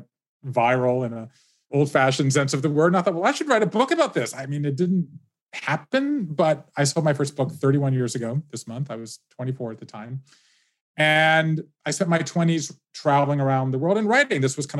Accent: Savannah, Georgia, United States; moved away as an adult; I grew up in Savannah, Georgia. I left the South, then I went Northeast to go to college.

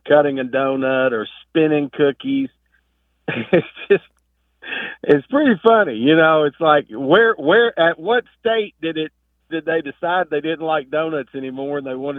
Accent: Kentucky, United States; Quick backstory, growing up in the South, learning how to drive and having fun, spinning the car around in the gravel or out in the field.

